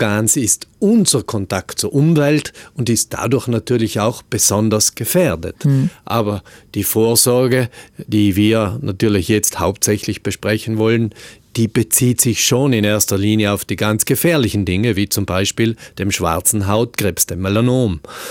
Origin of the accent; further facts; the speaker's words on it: South Tyrol, Italy; bei uns in Südtirol wahrscheinlich so diese 20 Minuten. Je heller die Haut, desto weniger lang. Und wir Südtiroler sind ja so die klassischen Eincremer am Meer